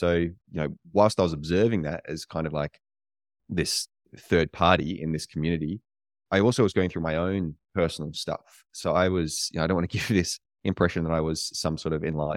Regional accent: Australia; also born or lived in United States; That was my way of like forming an identity, was just being more Australian than I was back home here in Australia.

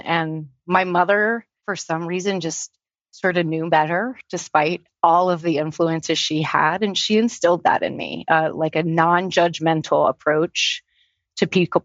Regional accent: Blacksburg, Virginia, United States; So I grew up in Blacksburg. So, there is a college university there, but don't let that fool you. When people find out I grew up in Blacksburg, they go, oh, you're a local. It is mountainous. It is pretty blue collar

